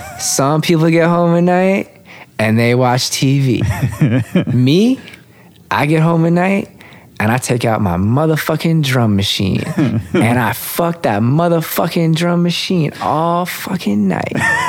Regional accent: Atlanta, Georgia, United States; I grew up in Atlanta in the 90s

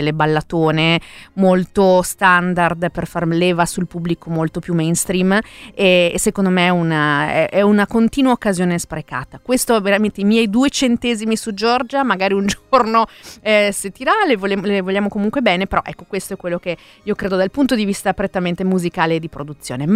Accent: Verona, Veneto, Italy; sapete che sono veronese

